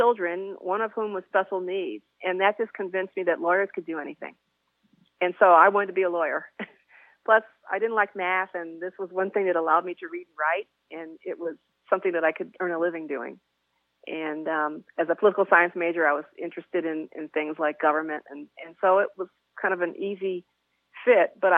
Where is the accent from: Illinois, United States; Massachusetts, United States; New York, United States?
Illinois, United States; East St. Louis; In my hometown in East St. Louis, there was a woman, a black woman, who was an attorney there.